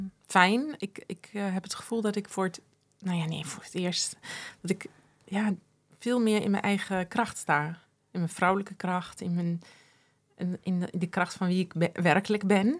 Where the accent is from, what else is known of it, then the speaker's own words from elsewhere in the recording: Netherlands; born there; En het gaf zoveel informatie, ook over het land en de mensen van mijn ouders. Want ik ben in Nederland geboren.